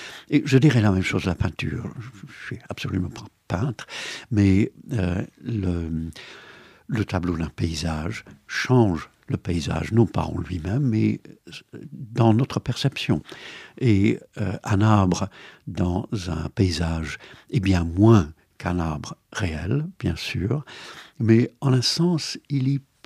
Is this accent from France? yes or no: no; United Kingdom; French is a second language; je dis « nos » en tant que britannique, je dirais « nos » en tant que français aussi.